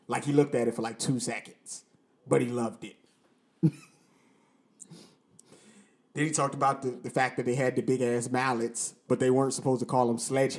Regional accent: Rochester, New York, United States; I'm from Rochester, New York. I don't know anything about being country. Like, Rochester is a big city here in New York.

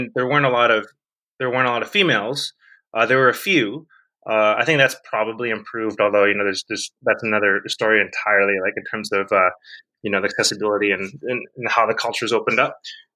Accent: Vancouver, British Columbia, Canada; how spoiled I was, you know, growing up in Van.

